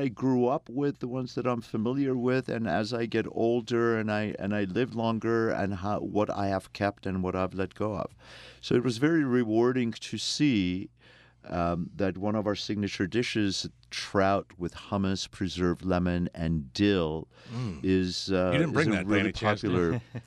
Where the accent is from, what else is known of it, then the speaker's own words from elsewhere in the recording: Iran; now in United States; I'm an Armenian from Iran, but I've been living in the U.S. for 36 years.